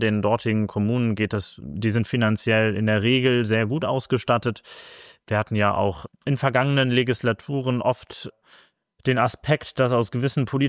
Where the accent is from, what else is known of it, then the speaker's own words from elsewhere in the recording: Bremen, Germany; Also ich bin ja gebürtiger Bremer. Bin auch aufgewachsen. Bremen ist eine wunderschöne Stadt und ein tolles Bundesland.